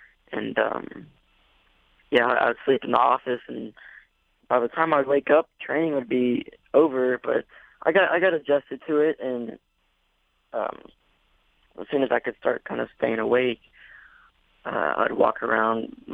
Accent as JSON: {"language": "English", "town": "Hot Springs", "region": "Arkansas", "country": "United States", "tie": "born or raised there", "said": "I grew up in Hot Springs, Arkansas, going to school there. I went to Lake Hamilton High School in Hot Springs, Arkansas, and lived with my mom."}